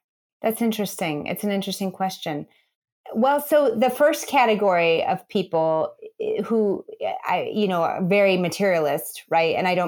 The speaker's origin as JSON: {"language": "English", "region": "Midwest", "country": "United States", "said": "But, you know, I'm a kid from the Midwest and grew up in church."}